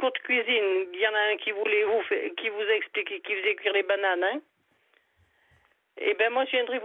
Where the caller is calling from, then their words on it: Auvergne-Rhône-Alpes, France; Je viens du fin fond de l'Auvergne, bien bas.